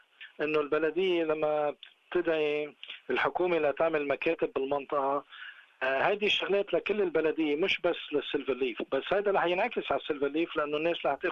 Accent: Syria; ما فيني أنا سوري

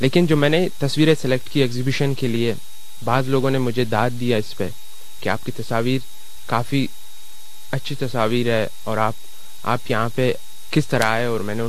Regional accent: Quetta, Balochistan, Pakistan; now in Melbourne, Australia; میرا تعلق کوئٹہ سے ہے اور میں سن 2013 میں کوئٹہ سے آسٹریلیا آیا

